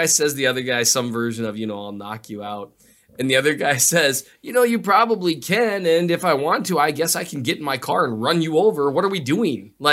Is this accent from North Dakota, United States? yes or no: yes; North Dakota, United States; I'll be real honest. Like that, I grew up in North Dakota. I'm surrounded by weapons as I grow up.